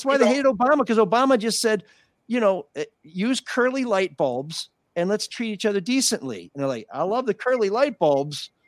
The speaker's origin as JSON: {"language": "English", "town": "Grosse Pointe", "region": "Michigan", "country": "United States", "tie": "born or raised there", "said": "I grew up in Grosse Pointe"}